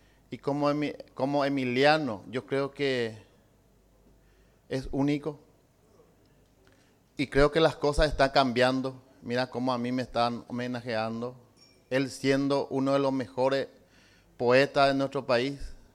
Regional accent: Paraguay; Lo que ya yo valora ver como paraguayo, ya me veo yo pe importancia

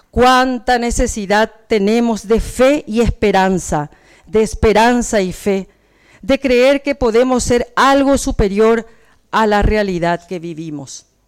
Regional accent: Paraguay; Yo soy la mujer paraguaya, como muchas mujeres de esta república

